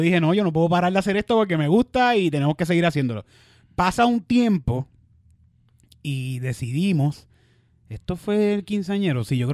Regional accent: Cayey, Puerto Rico; Yo soy un jíbaro. Totalmente. Realmente yo soy un jíbaro de Calley.

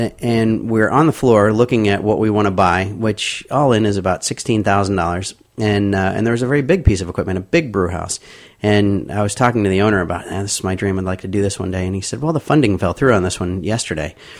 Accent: Washington, District of Columbia, United States; born there; also born or lived in Italy / Germany / Kentucky; I was born and raised in the military. I was born at Walter Reed Hospital in Washington, D.C., And my dad was still in the military when I got out of high school, and we ended up moving from place to place.

